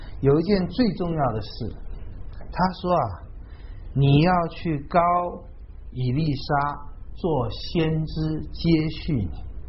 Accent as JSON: {"language": "Chinese", "country": "Taiwan", "tie": "born or raised there", "said": "我们小的时候在台湾已经是这么富有了"}